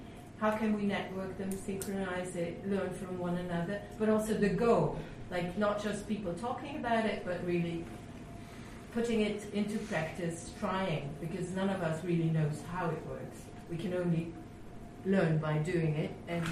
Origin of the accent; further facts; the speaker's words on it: Belgium; now in Germany; I was born near Brussels, grew up in a way with the European ID, which was very present there. And I live in Germany, I'm B-national